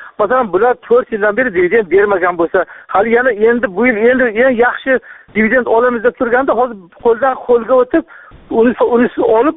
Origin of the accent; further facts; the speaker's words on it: Angren, Tashkent Region, Uzbekistan; Man Toshkent viloyatining Ohangaron shahridanman.